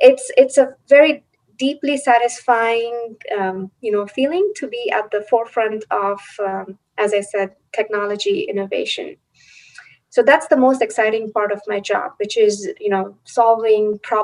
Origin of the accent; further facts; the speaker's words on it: India; now in United States; So I grew up in India, and I was in India until my bachelor's, and I came to United States to do higher studies.